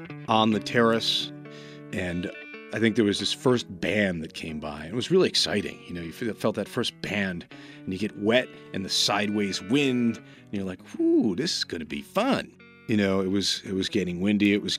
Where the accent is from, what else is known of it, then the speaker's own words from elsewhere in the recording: New York, United States; Growing up in New York, when you heard about a hurricane coming, it was supposed to be fun and games.